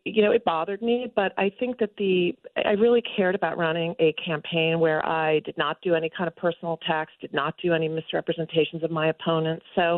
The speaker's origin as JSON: {"language": "English", "town": "Baltimore", "region": "Maryland", "country": "United States", "tie": "born there", "said": "I was born in Baltimore, Maryland. I'm the daughter of Greek immigrants."}